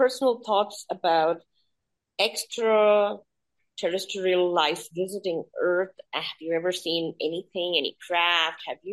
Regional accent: India; And as an Indian, the reason I'm bringing all of this

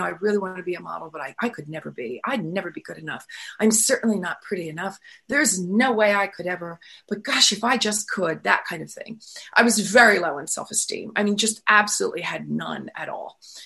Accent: New Jersey, United States; I decided after high school that I was from New Jersey. I was going to move into New York City

